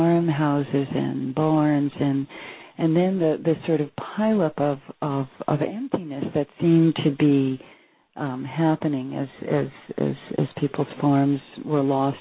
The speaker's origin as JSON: {"language": "English", "town": "New York City", "region": "New York", "country": "United States", "said": "It's an interesting thing for me, because I came from New York City, and the idea of owning anything, but, you know, your jeans and your shoes"}